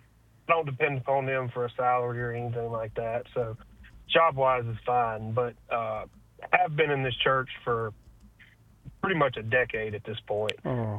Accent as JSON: {"language": "English", "town": "Tupelo", "region": "Mississippi", "country": "United States", "said": "I'm from Tupelo, Mississippi."}